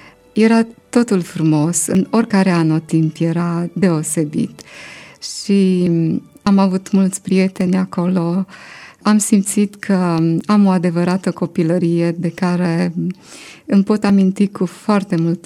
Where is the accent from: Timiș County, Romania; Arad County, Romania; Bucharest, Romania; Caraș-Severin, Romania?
Caraș-Severin, Romania; Moldova Nouă; born there; also born or lived in Orșova; orașul meu natal, Moldova Nouă